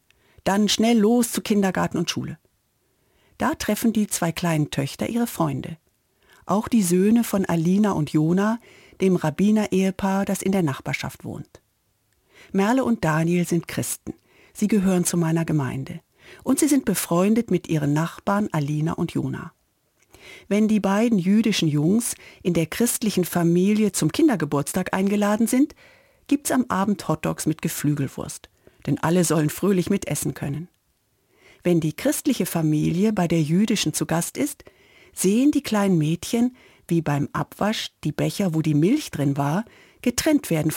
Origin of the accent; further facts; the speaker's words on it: Oldenburg, Lower Saxony, Germany; In der Pogromnacht des 9. November 1938 brannte in meiner Heimatstadt Oldenburg die Synagoge.